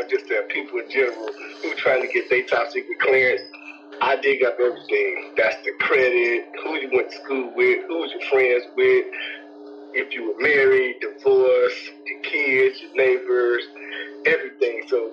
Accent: Gary, Indiana, United States; now in Indianapolis, United States; Well, you know, I was born and raised in Gary, the GS, we call it, just like you. But now I'm down here in Indianapolis. I've been down here for 13 years now.

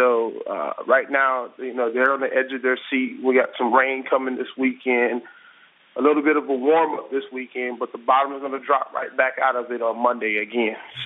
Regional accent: Ohio, United States; now in Atlanta, United States; Right. I'm originally from Ohio.

